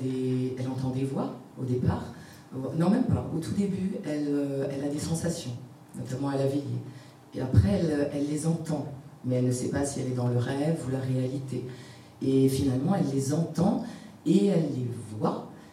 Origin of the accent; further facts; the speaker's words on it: French Guiana, France; born there; alors par rapport à moi déjà, je suis née en Guyane, justement.